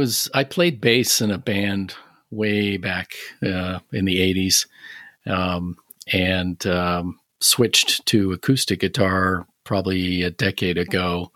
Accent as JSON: {"language": "English", "region": "New Hampshire", "country": "United States", "tie": "born or raised there", "also_born_or_lived": "upstate New York", "said": "I live in the desert Southwest. I also lived in upstate New York for a while. I was born and raised in New Hampshire."}